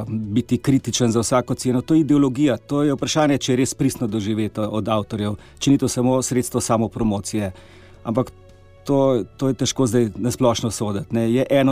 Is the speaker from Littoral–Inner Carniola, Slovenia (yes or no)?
no; Kranj, Upper Carniola, Slovenia; Imamo pa v Kranju, v mojem rojstnem kraju, rekel, manjšo katedralo